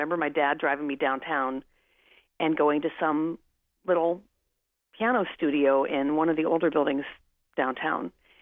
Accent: Cincinnati, Ohio, United States; When I was growing up in Cincinnati, at a certain point, when I first heard jazz, which was really pretty much at Walnut Hills High School

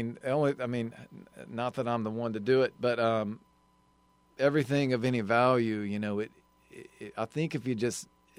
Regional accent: Arkansas, United States; I'm from Arkansas

